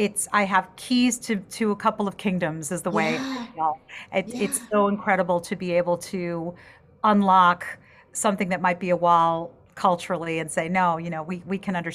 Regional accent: Miami, Florida, United States; because growing up in Miami that had actually a great music scene, a great dance scene, there was really no theater scene.

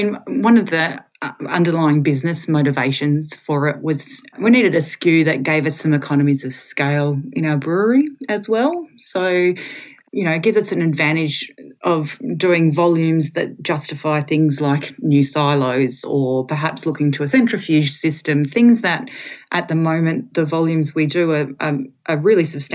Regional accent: Tasmania, Australia; He was born and raised in Chigwell, which is really close to Mona, where Mona is now, but it was certainly in the time that he was growing up and when I was growing up, I'm from not far from there myself.

